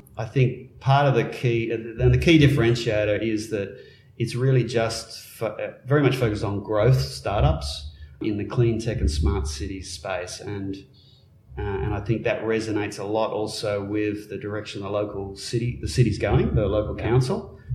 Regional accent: Newcastle, New South Wales, Australia; Newcastle's my hometown, right? So I've got a long-term connection. But I was away for 20 years. Came home 4 years ago

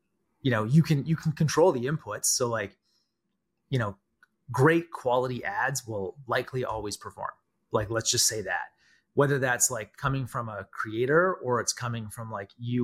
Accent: Canada; I'm Canadian.

